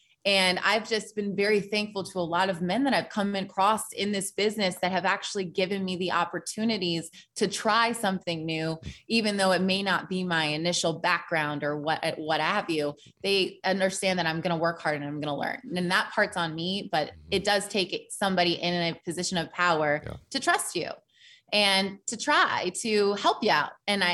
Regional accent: Portland, Oregon, United States; I came from Portland, Oregon. We don't have an NFL team.

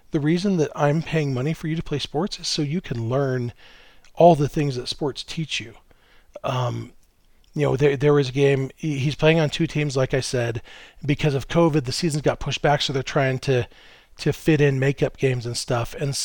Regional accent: United States; I grew up white in America.

